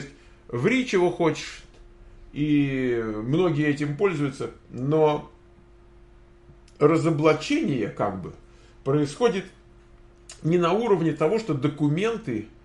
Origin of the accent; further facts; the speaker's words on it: Dnipro, Dnipropetrovsk Oblast, Ukraine; Я такого же возраста примерно, как и Света. Я сама из Днепра.